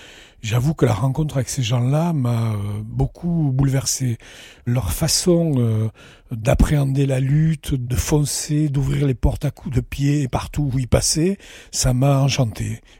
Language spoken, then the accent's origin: French; Toulouse, Occitanie, France; j'ai 72 ans, j'habite à La Grâce, j'y vis depuis plus de 50 ans, je suis toulousain. Je suis fils de cheminot